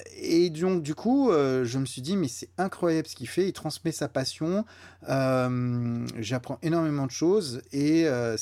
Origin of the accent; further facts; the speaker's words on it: Rueil-Malmaison, Île-de-France, France; Mais j'ai passé toute mon enfance à Rueil